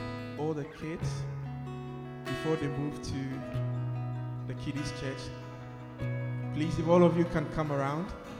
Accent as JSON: {"language": "English", "country": "Ghana", "said": "And if you are guessing where I'm from, your guess is right. I'm from Africa, number one. Number two, Africa is a big space. So where in Africa am I from? I'm from Ghana."}